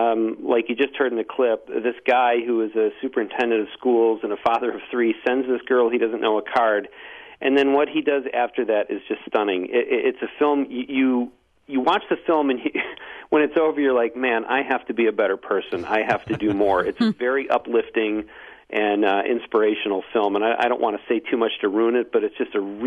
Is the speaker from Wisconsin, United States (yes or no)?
yes; Wisconsin, United States; I made my own film and got people to come to my hometown in Wisconsin to make a movie.